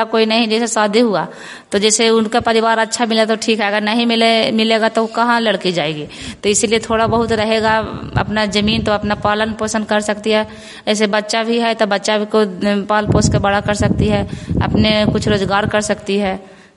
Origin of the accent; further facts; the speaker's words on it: Madhopur, India; मैं माधोपुर गाँव के रहने वाली हूँ।